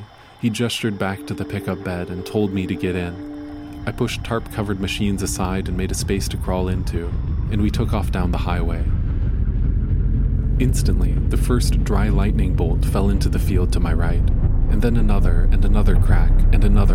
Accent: Washington, United States; John Paul asked me where I was from, and I told him I was from Washington State.

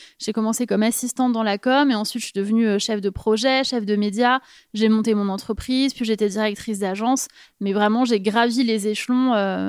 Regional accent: Paris, Île-de-France, France; parce que je suis parisienne

